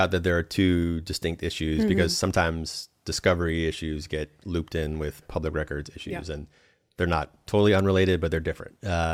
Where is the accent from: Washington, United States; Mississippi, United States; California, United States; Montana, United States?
Washington, United States; Steilacoom; I grew up in Steilacoom, Washington, with a view of McNeil Island.